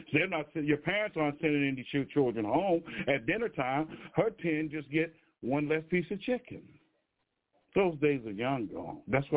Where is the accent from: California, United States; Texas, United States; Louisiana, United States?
California, United States; Oakland; I have never seen my hometown city with less than 10% black citizens living in the city. Yet we're still going there for some reason, to the point where Oakland is three times the murder rate